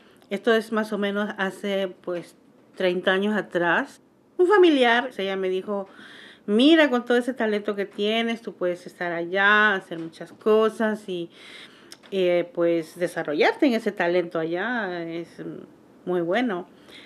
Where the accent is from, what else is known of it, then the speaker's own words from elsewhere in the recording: Peru; tengo 54 años. Y soy de Perú, en Sudamérica, un país muy hermoso.